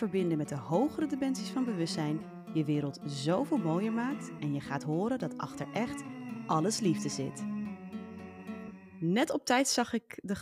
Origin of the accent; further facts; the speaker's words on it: Amsterdam, North Holland, Netherlands; En ik kom ook niet uit het zuiden, ik kom gewoon uit Amsterdam, dus gewoon G.